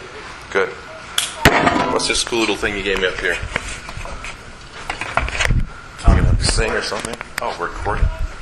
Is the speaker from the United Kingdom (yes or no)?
no; Hawthorne, New Jersey, United States; I grew up in Hawthorne. I went to Hawthorne school system. Then went on to Montclair State and studied to be a teacher at Montclair State.